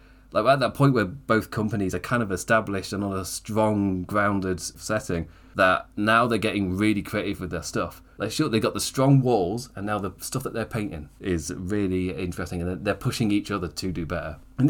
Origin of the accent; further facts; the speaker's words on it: England, United Kingdom; I'm English. Country music might as well not exist.